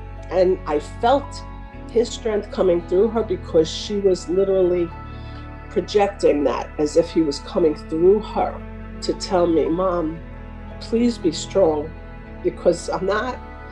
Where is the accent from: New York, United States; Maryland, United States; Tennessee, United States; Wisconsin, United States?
New York, United States; Oceanside; I'm from Oceanside, Long Island.